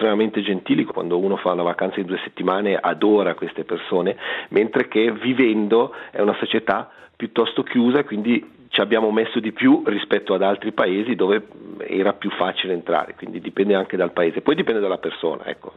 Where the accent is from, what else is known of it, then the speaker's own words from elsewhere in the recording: Ticino, Switzerland; moved away; also born or lived in Zurich, Switzerland; ho studiato ingegneria forestale a Zurigo e vengo dalla Val di Blegno